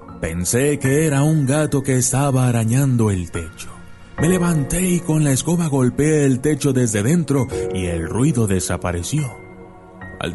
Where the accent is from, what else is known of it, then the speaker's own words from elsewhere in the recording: Pisco, Ica, Peru; ya de adulto, después de haber servido a mi patria, decidí ir a mi pueblo natal, Pisco.